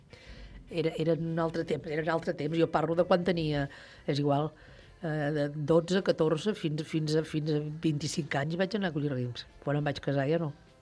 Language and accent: Catalan; Sant Jaume, Catalonia, Spain; nosaltres som de Sant Jaume, vivíem a Sant Jaume, però teníem les vinyes a Lligamosques